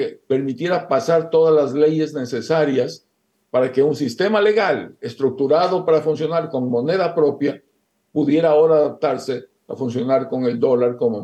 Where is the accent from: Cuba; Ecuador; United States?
Ecuador; fueron las que apliqué yo en mi país, en Ecuador.